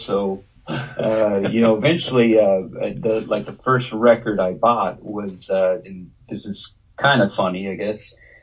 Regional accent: Dallas, Texas, United States; I was born and raised in Dallas, Texas.

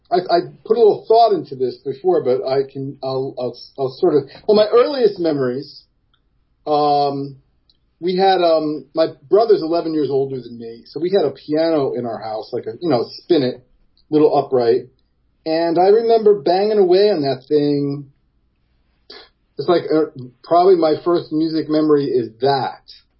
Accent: Jersey City, New Jersey, United States; born there; And, I was born in Jersey City.

